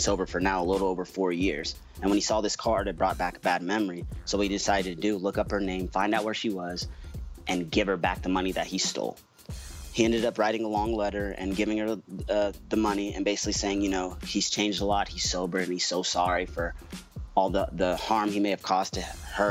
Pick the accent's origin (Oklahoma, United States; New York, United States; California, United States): Oklahoma, United States; He said we're from Oklahoma. Yeah, we are, for sure.